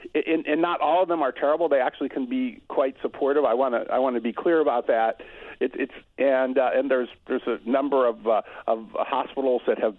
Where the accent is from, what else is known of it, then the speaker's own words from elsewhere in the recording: Illinois, United States; born there; But I was born in Illinois, and I remember when my father drove a coffee truck delivering coffee to restaurants.